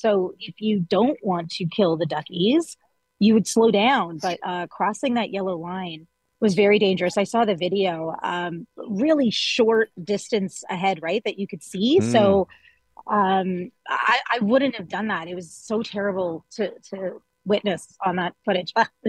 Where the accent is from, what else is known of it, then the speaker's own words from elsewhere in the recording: Canada; I personally, as a Canadian